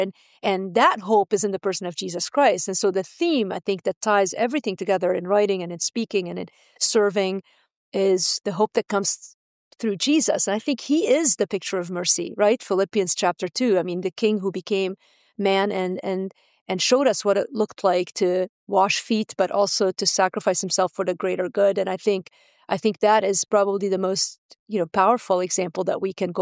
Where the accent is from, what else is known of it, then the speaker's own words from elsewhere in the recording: Beirut, Beirut Governorate, Lebanon; growing up in Beirut, you sort of, the ground is set to sort of see a lot of things